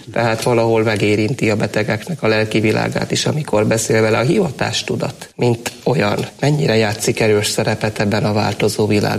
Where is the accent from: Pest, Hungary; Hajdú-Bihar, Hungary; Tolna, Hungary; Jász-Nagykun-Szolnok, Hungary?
Pest, Hungary; Nagykáta; Nagykátáról származunk, Szegeden végeztünk